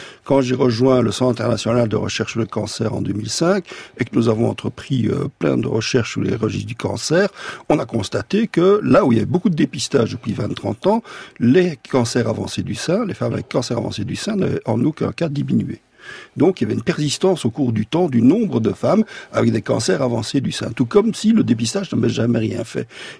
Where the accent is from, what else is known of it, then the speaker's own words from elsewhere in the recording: Brussels, Belgium; parce que j'étais à Bruxelles, ma ville natale